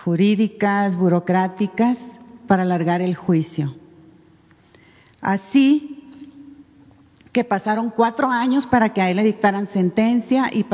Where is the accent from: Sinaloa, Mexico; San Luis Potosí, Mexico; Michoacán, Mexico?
Sinaloa, Mexico; soy periodista independiente de Sinaloa.